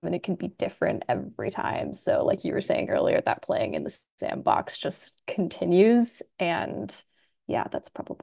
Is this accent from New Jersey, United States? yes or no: no; Philadelphia, Pennsylvania, United States; I'm from Pennsylvania, I'm from the Philly area originally